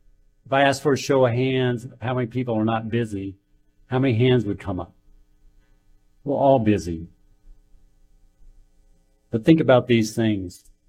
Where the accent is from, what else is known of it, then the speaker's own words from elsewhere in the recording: Kansas, United States; I tell people sometimes, I'm from Kansas, I just put things in simple terms.